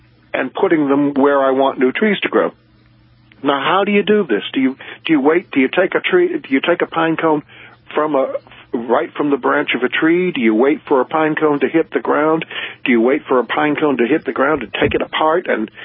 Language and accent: English; Nantucket, Massachusetts, United States; Actually, I'm from Nantucket, and that may fit in, into your answer.